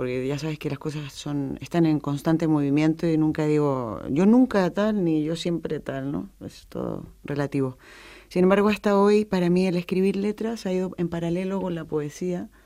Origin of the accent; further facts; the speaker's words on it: Madrid, Community of Madrid, Spain; also born or lived in Santiago, Chile / Lanzarote; Nací en Santiago de Chile, aunque me crié en Madrid y he vivido en Lanzarote, en Canarias. Me crié aquí, aquí estudié, tuve mi primer novio, aquí, bueno, pues la primera pandilla y he hecho mucha vida en Madrid, más que en Chile.